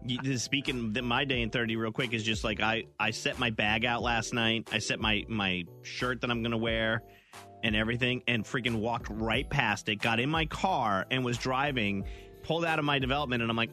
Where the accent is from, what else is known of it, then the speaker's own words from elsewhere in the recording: New Jersey, United States; Growing up in New Jersey, he was always in the news around New York.